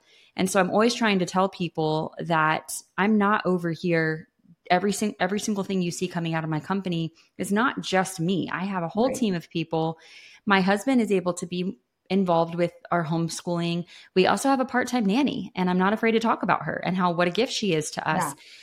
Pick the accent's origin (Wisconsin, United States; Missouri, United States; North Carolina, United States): North Carolina, United States; So I'm from North Carolina. I've got 4 kids.